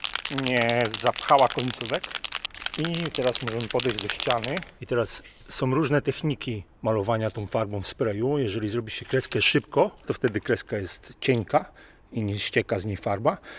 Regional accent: Kołobrzeg, West Pomeranian Voivodeship, Poland; now in Białystok, Poland; Maluję głównie w mieście, z którego pochodzę, czyli z Kołobrzegu, ale teraz od 2 lat mieszkam w Białymstoku

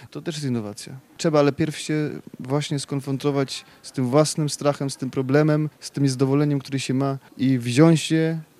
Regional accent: Germany; bo ja jako dziecko bawiłem się w Niemczech i się wychowywałem

